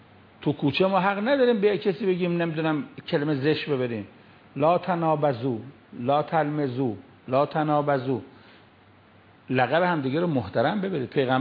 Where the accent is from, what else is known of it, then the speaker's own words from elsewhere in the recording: Iran; born there; خدا رو شکر ما تو ایران متولد شدیم.